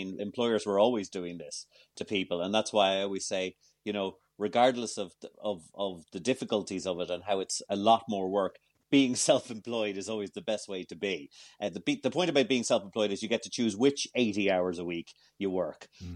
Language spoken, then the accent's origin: English; Dublin, Leinster, Ireland; I grew up in Georgian Dublin.